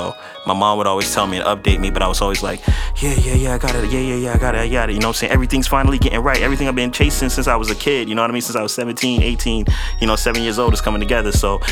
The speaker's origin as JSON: {"language": "English", "region": "Florida", "country": "United States", "said": "I'm from Broward County, Dade County, North Miami Beach, North Miami, you know, Miami Gardens, Miramar, Hollandale, Ponds."}